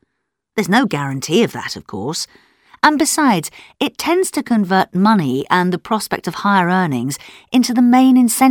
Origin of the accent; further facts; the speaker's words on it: Oxford, South East England, United Kingdom; because I come from Oxford